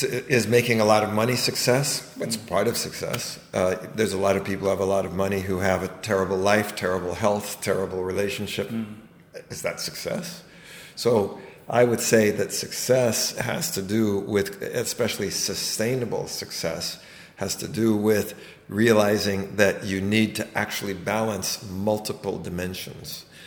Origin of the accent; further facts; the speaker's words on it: California, United States; I come from the Silicon Valley